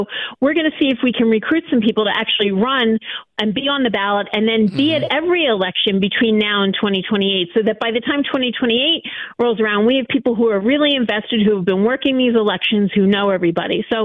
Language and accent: English; Philadelphia, Pennsylvania, United States; My feeling on that as a Philadelphian is, first of all, I'm a lawyer